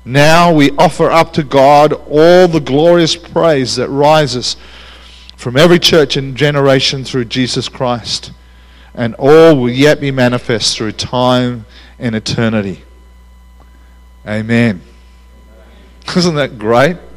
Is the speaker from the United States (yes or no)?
no; Australia; I'm part of my Australian bluntness. I'm Australian, so I'm sorry.